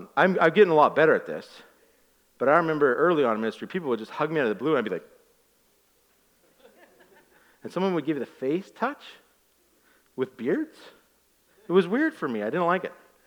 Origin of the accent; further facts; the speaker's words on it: Ireland; I'm Irish, which means I have two emotions.